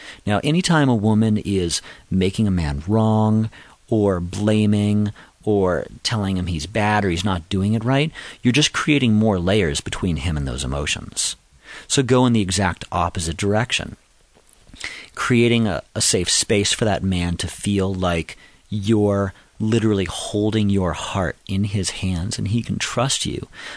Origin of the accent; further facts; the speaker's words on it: Boston, Massachusetts, United States; You know, I grew up in Boston, you know, out at recess in elementary school